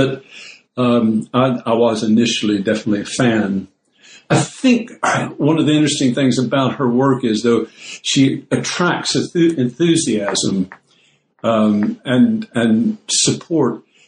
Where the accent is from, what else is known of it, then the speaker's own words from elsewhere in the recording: the South, United States; born there; I was born in the South, and in the era of the civil rights movement, that is, I came of age.